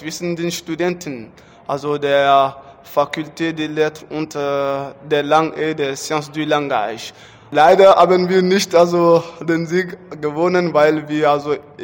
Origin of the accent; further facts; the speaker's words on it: Mali; German is a second language; Ich komme aus Mali.